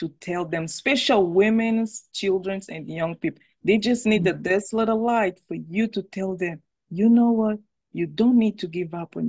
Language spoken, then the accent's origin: English; Angola; English is a second language; And it's like, oh, I come from Angola. And most of the immigrant people, they were like, oh, how long have you been here?